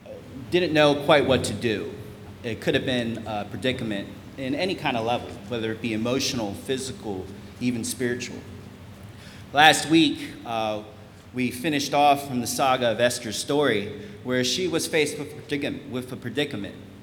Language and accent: English; North Carolina, United States; as Pastor Robert had stated, I am from North Carolina. This is something I should be used to, but I've been up here for a couple years, and I believe it's kind of worn off on me